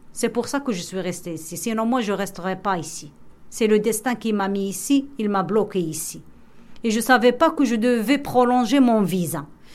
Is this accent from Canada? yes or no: no; Casablanca, Casablanca-Settat, Morocco; je viens du Maroc, de Casablanca.